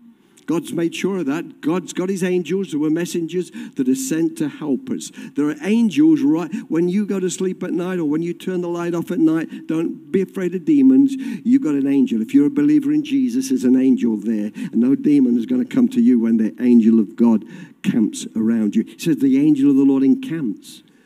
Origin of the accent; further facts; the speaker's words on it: England, United Kingdom; because I'm English and I like the pomp and ceremony. There's a bit of British in me